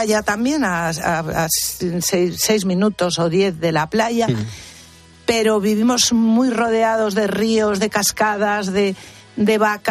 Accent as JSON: {"language": "Spanish", "region": "Galicia", "country": "Spain", "also_born_or_lived": "Madrid", "said": "siempre vivíamos como gallegos emigrantes"}